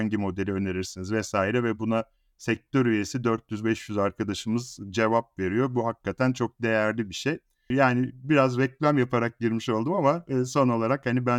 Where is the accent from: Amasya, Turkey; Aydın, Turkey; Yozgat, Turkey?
Aydın, Turkey; Nazilli; Ben 1975 doğumluyum, bilgisayar mühendisiyim. Çocukluğum ve gençliğim Ege bölgesinde geçti. İlk ve orta öğrenimimi Nazilli'de tamamladım.